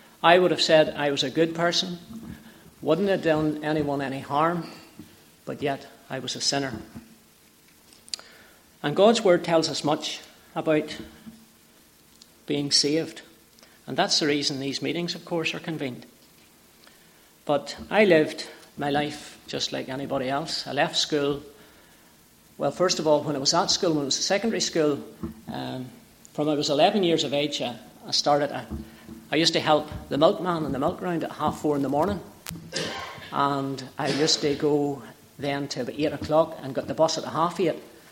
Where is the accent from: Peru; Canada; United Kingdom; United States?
United Kingdom; Northern Ireland; I was brought up in the McCoskin area. As I say, I left school at 16.